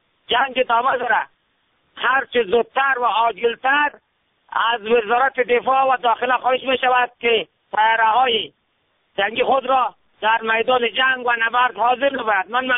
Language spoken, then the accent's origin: Persian; Daykundi, Afghanistan; من هزاره هستم از گنده ولسوالی کجران.